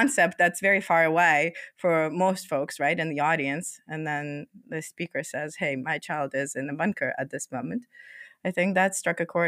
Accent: Canada; now in Ukraine; Yes, I'm based just on the outskirts of Kyiv at the moment. But originally, I was born in Ukraine, grew up in Canada, and then I moved here a few years ago.

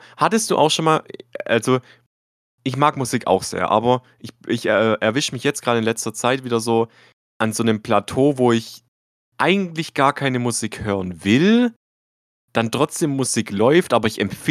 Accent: Poland; Ja, ich bin Pole.

